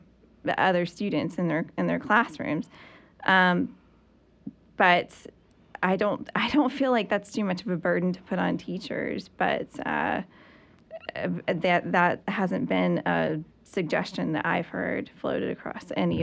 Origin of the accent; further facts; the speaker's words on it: North Carolina, United States; You know, I grew up in Alamance County and my parents did too.